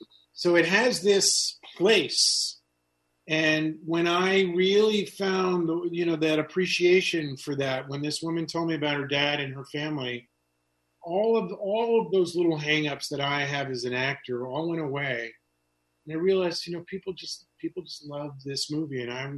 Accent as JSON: {"language": "English", "town": "Larchmont", "region": "New York", "country": "United States", "tie": "born or raised there", "said": "Well, I was raised in Larchmont. I went to Mamaroneck High School. I caddied at the Wingfoot summers of 71 and 72."}